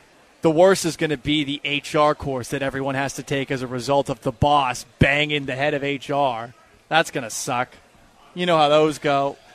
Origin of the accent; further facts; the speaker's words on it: Hanover, Massachusetts, United States; this guy is from my hometown, Hanover, Massachusetts.